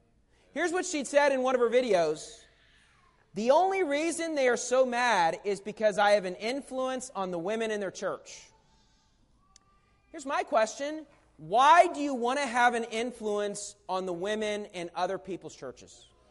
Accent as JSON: {"language": "English", "region": "West Virginia", "country": "United States", "tie": "born or raised there", "said": "You know, I grew up in West Virginia, but I think of the old country song"}